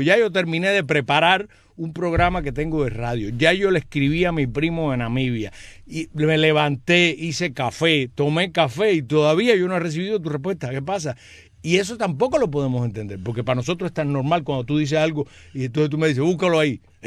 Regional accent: Cuba; Eso no somos nosotros los cubanos solos.

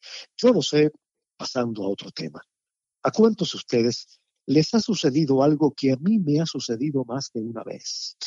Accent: Palma Soriano, Santiago de Cuba, Cuba; me devuelven a mi infancia en Palma Soriano

